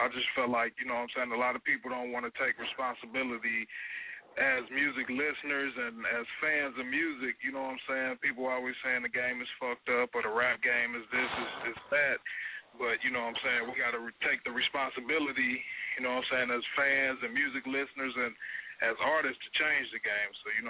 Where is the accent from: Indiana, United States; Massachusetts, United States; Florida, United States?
Indiana, United States; Gary; Well, you know, I'm originally from Gary, Indiana, by way of Naptown, Indiana.